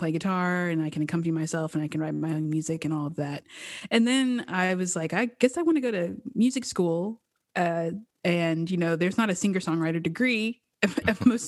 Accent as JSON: {"language": "English", "town": "Murfreesboro", "region": "Tennessee", "country": "United States", "said": "I'm from Murfreesboro, which is really close to Nashville. It was like 30 minutes south of Nashville."}